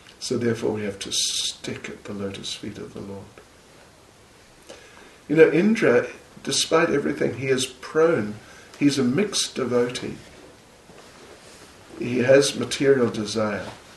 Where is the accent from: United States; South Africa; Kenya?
South Africa; first language Zulu; English is a second language; Zulu is my mother tongue. I know it, sure. And I'm fluent in English, no problem.